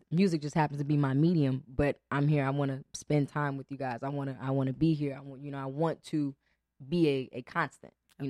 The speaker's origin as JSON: {"language": "English", "town": "Inglewood", "region": "California", "country": "United States", "said": "Like I said, I'm from Inglewood."}